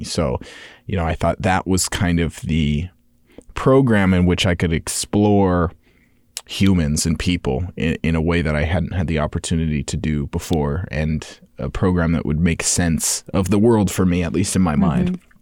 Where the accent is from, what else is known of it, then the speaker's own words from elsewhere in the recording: St. Paul, Minnesota, United States; I was born and raised in St. Paul for a good portion of my life and eventually had the opportunity and the privilege to move out to, you know, the suburbs